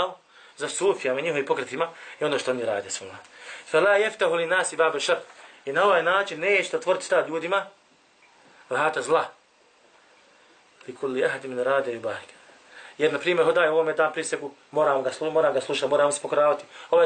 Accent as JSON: {"language": "Bosnian", "country": "Bosnia & Herzegovina", "said": "Samo kod nas u Bosni"}